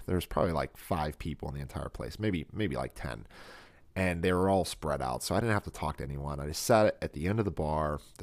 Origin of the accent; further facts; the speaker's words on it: Pittsburgh, Pennsylvania, United States; I'm from Pittsburgh and I grew up in a blue collar atmosphere.